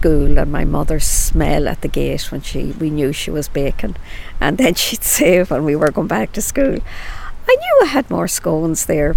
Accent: Sligo, Connacht, Ireland; also born or lived in north of Ireland; I'm from Sligo, born in the north of Ireland, but living all my life in Sligo.

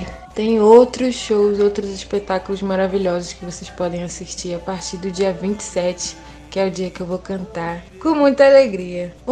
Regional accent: Rio de Janeiro, Brazil; born there; now in Diamantina, Brazil; É uma honra, uma alegria para mim que nasci no Rio de Janeiro e moro aqui em Diamantina, em Minas Gerais, há um tempo.

